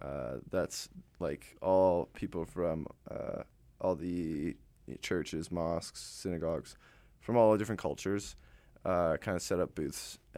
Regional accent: England, United Kingdom; It's just so, like, as an English guy, like, mm-hmm. It just warms my heart to see that what people are still going and watching that.

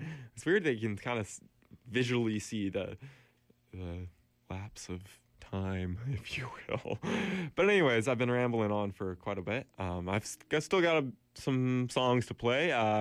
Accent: Beaverton, Oregon, United States; And I'm looking at my hometown right now, and I can of Beaverton, Oregon, in the United States, just outside of Portland, 20 minutes

